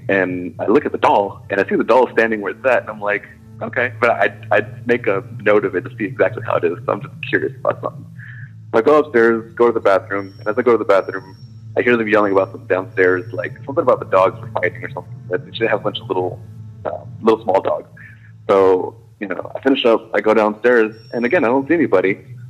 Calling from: Texas, United States; Hey, Tony … I called you from Texas.

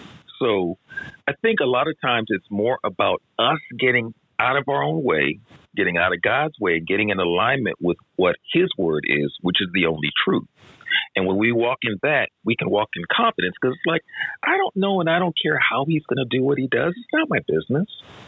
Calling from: Lakewood, Washington, United States; I'm tapping in from Lakewood, Washington.

